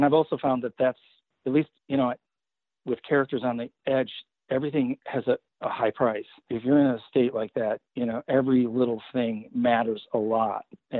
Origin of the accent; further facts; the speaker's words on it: Michigan, United States; Well, I grew up in Michigan, so it's the Great Lakes State, so I had lakes all around me.